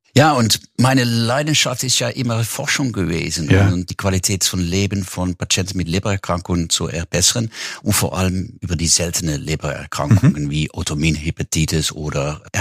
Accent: Kerkrade, Limburg, Netherlands; born there; German is a second language; Ja, ich bin geboren in Gerkrade. Das ist weniger wie 10 Kilometer entfernt von Aachen.

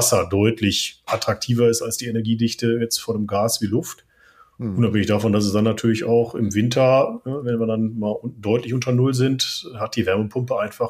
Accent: North Rhine-Westphalia, Germany; Also in meiner Heimatstadt im Ruhrgebiet, da gibt es Nahwärme.

